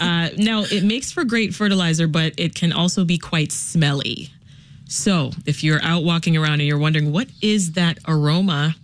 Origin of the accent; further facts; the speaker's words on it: Canada; They already know I'm Canadian.